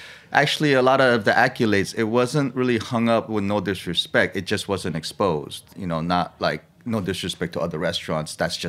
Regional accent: Los Angeles, California, United States; And that's sort of just a reflection of growing up in Los Angeles.

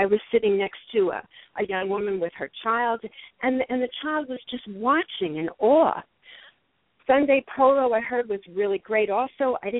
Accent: New York, United States; Jamie, I am born and raised in New York, and I have never seen anything like this.

